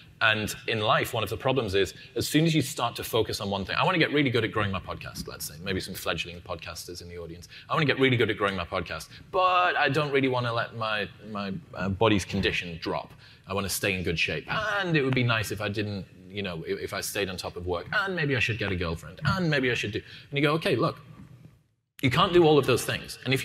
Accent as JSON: {"language": "English", "country": "United Kingdom", "said": "First off, being British, which is a genetic advantage."}